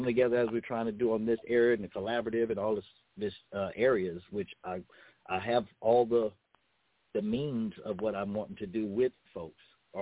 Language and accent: English; Los Angeles, California, United States; I'm from South Central L.A., so it's West Side, but that's the We Street for me.